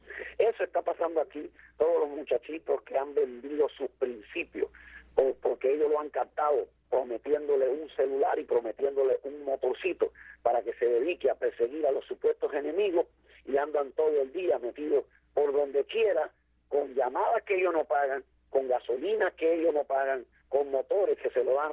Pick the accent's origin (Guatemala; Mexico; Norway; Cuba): Cuba; yo estoy hablando como un cubano ingenuo, como un cubano que todavía cree que puede haber una solución para su país